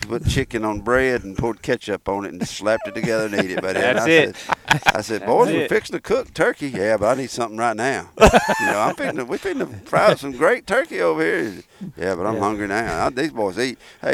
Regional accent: Alabama, United States; You know, I grew up in Alabama. We didn't use decoys. I still don't use decoys up here in these mountains.

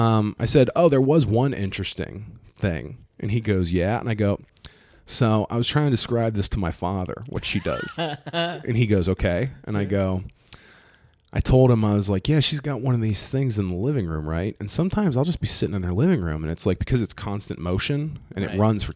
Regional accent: Midwest, United States; And at one point, he asked me where I was from originally. And I said, oh, I'm from the Midwest.

